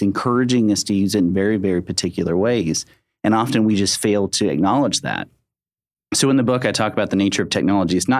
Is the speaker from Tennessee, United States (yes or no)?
yes; Nashville, Tennessee, United States; now in Thompson Station, United States; I grew up in Nashville.